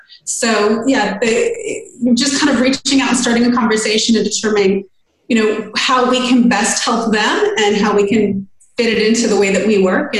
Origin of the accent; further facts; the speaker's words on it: United States; I grew up in the States. I spent summers in Greece.